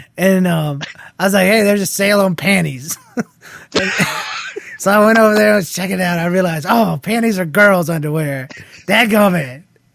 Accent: Australia; Well, I'm from Australia, like Aussie Jeff.

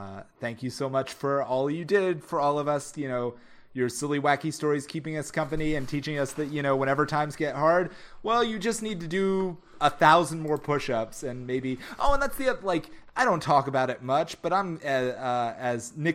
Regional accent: Mexico; when I was growing up in Mexico, like, my town only had one channel

